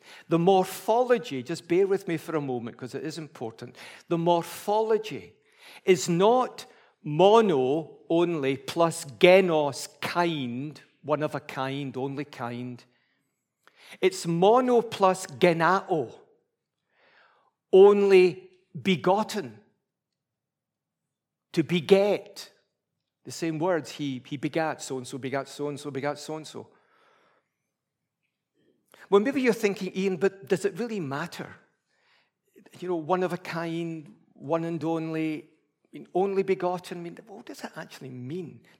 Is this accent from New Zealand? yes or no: no; Scotland, United Kingdom; I almost wanted to shout out, but being a Scottish Presbyterian, I wouldn't.